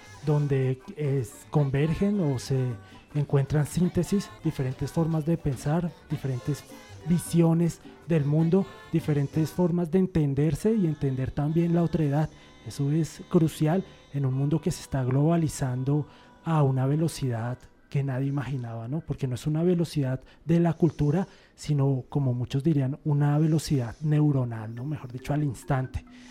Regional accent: Bogotá, Colombia; yo soy un cachaco que nunca aprendió los lineamientos de cómo se baila la salsa, cómo se baila el vallenato

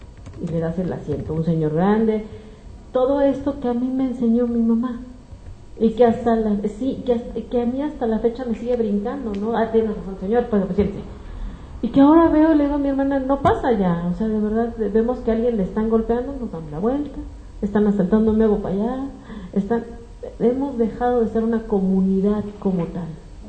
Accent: Mexico; no nos asombremos de las alzas en las tasas de violencia en mi país

